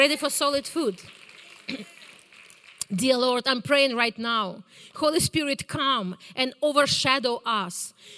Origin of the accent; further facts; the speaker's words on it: Ukraine; English is a second language; Because I grew up in Soviet Union, I never traveled. And we didn't have mountains on the most part of Ukraine.